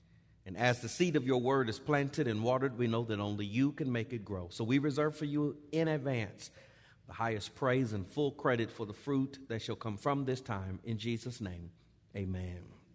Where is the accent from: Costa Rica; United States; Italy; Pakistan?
United States; Los Angeles, California; I was raised in Los Angeles. In a preacher's home, the Lord called me to preach as a boy.